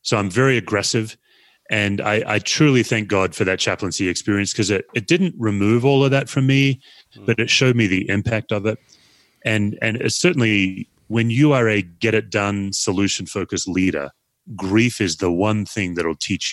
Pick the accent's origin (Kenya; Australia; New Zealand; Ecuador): Australia; I think because I'm an Aussie, even just politically, we're much different.